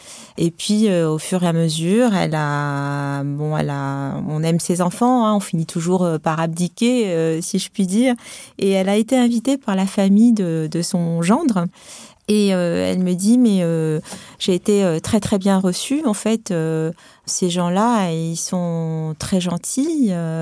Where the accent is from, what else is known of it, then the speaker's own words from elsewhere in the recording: Tunisia; now in France; Moi, je suis une immigrée. Hein, moi, j'ai grandi en Afrique du Nord. Je parle arabe. J'ai une culture arabe. Tunisienne. Je maintiens ça dans ma famille autant que la catholique parce que mon mari est catholique.